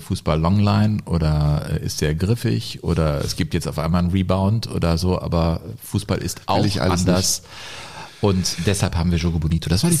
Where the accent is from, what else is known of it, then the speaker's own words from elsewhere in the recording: Cologne, North Rhine-Westphalia, Germany; born there; Als gebürtiger Kölner